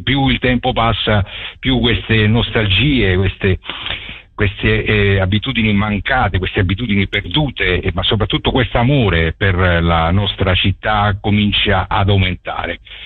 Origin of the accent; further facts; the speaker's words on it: Nardò, Apulia, Italy; ci lega alla nostra città tanto lontana, è una delle poche prerogative che noi neritini